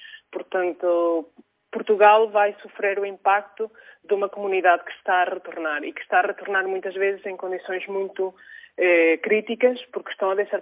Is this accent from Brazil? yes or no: no; Venezuela; moved away; para nós que nascemos na Venezuela e que passamos lá uma parte importante das nossas vidas, no meu caso estive lá 17 anos e tenho lá muita da minha família ainda